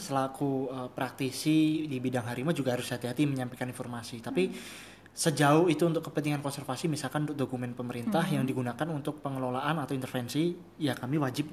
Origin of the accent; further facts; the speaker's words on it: Java, Indonesia; Kalau di saya kan karena saya dari Jawa, mbah.